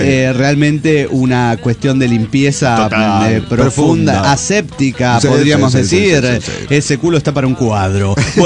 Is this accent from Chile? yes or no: yes; Chile; me decía que dicho contenido estaba bloqueado en mi país, Chile, por derechos de autor.